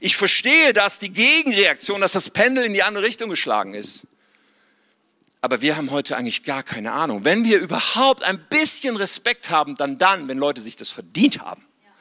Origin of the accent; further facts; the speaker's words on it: Germany; Ich bin so richtig in Deutschland aufgewachsen, zur Schule gegangen, alles von klein auf und so.